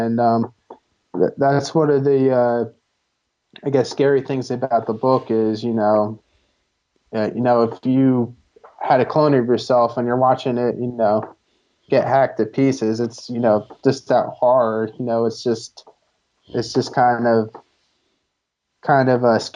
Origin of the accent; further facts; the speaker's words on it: Philadelphia, Pennsylvania, United States; It takes place in my hometown of Philadelphia.